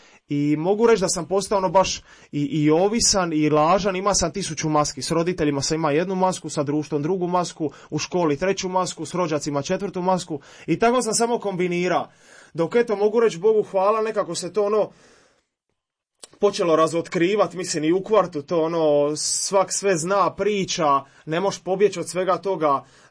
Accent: Split, Split-Dalmatia County, Croatia; dolazim iz Splita

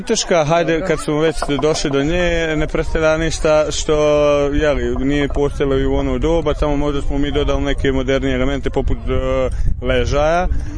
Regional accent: Prijedor, Republika Srpska, Bosnia & Herzegovina; Mi dolazimo iz Prijedra.

